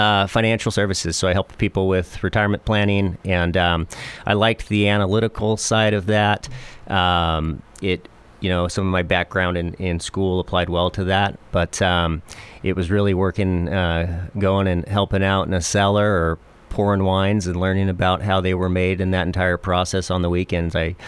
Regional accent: Springfield, Oregon, United States; Yeah, so I grew up in Oregon. I've lived here my whole life, and I grew up in Springfield.

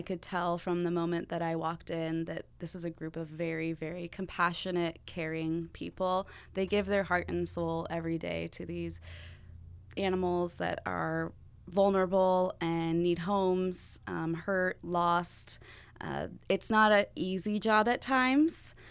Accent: Colorado, United States; also born or lived in Florida; I grew up in Colorado mostly. I spent a lot of time in Florida.

